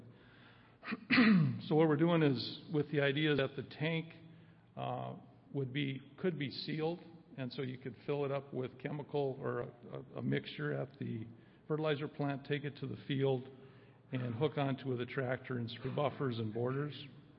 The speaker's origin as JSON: {"language": "English", "region": "Minnesota", "country": "United States", "said": "I'm from Minnesota, you can probably tell maybe"}